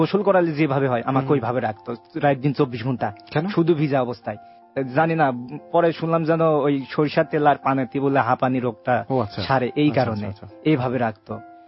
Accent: Kushtia, Khulna Division, Bangladesh; দেশ কুষ্টিয়া থেকে আসছি।

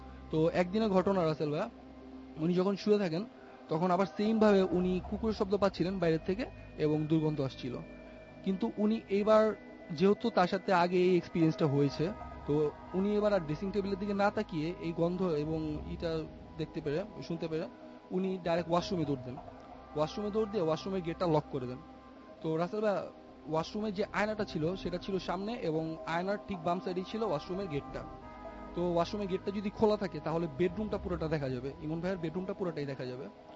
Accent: Dhaka, Dhaka Division, Bangladesh; মগবাজার থেকে, আমি ধানমন্ডি আইডিয়াল কলেজে পড়ছি।

